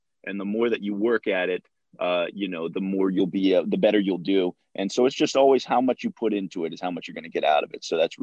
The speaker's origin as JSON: {"language": "English", "region": "Missouri", "country": "United States", "said": "And so I'm a Midwest boy originally. So I'm from Missouri originally. We lived out in the country."}